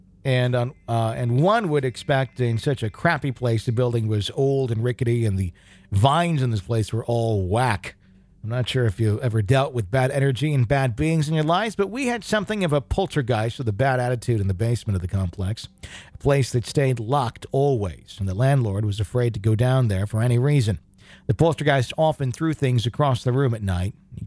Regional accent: Colorado, United States; born there; also born or lived in Illinois, United States; I was born in Colorado, but I lived in Illinois for about 7 years.

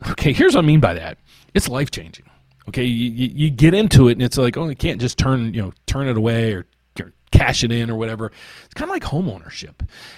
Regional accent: West Virginia, United States; moved away as an adult; now in Chicago, United States; I grew up in West Virginia. This is my summarized version. I have a degree in economics from West Virginia University. I moved to Chicago 37, 38 years ago because I wanted to get into the stock market, the Board of Trade.

